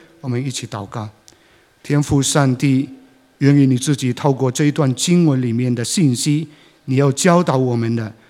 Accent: Sarawak, Malaysia; 我就讲说我是从喇烂江来的，喇烂江是我们东马来西亚最长的 一条河流

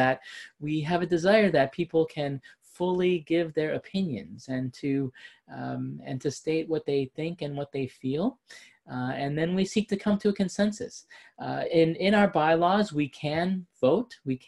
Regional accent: Wisconsin, United States; Now, when I read this, I actually think about my home state of Wisconsin.

